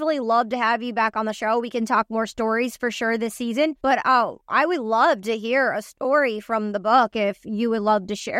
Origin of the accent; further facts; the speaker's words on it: Michigan, United States; But I'm from Michigan, where she's from.